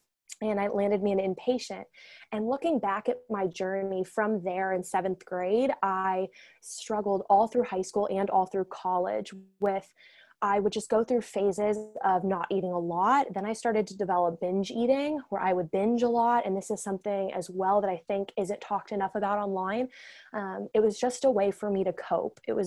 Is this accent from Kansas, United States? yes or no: no; Illinois, United States; accent: slight accent; so if you can't tell, I have a slight accent. So I grew up in Southern Illinois. I'm right across the river from St. Louis